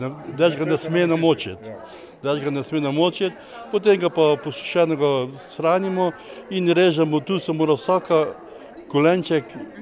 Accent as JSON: {"language": "Slovenian", "town": "Lipovci", "region": "Prekmurje", "country": "Slovenia", "said": "prihajam pa prav z Lipovec."}